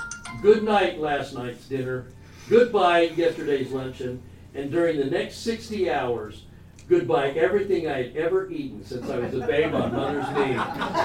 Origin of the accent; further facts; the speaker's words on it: Layton, Utah, United States; By the way, I did, growing up in Layton, in Utah, I would occasionally talk to police